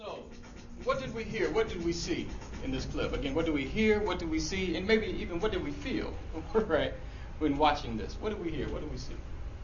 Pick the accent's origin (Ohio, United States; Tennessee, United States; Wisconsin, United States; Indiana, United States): Tennessee, United States; Nashville; also born or lived in Atlanta, Georgia; now in Los Angeles, United States; but I'm a homeboy from Nashville, Tennessee. Nashville is home. Those are my roots, all right? By way of Atlanta, Georgia, now in LA.